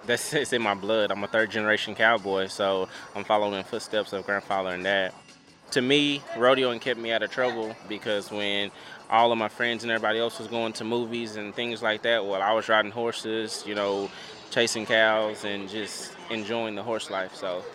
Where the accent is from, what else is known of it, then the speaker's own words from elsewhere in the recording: Oklahoma City, Oklahoma, United States; I'm from Oklahoma City, Oklahoma. I'm a steer wrestler and a calf roper.